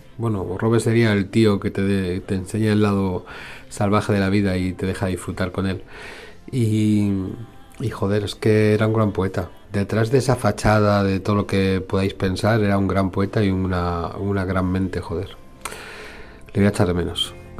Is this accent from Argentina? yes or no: no; Madrid, Community of Madrid, Spain; de Madrid.